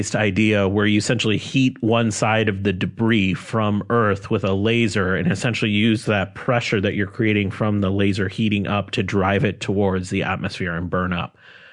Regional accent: Pittsburgh, Pennsylvania, United States; So I grew up in Pittsburgh

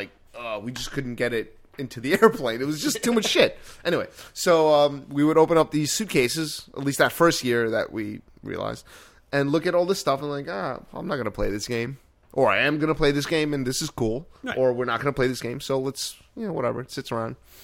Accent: New York, United States; I mean, we're from New York, so we know what good food tastes like

